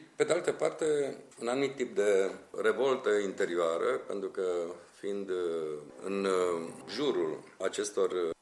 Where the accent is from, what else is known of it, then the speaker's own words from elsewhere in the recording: Bucharest, Romania; Și am copilărit aici în București printre ei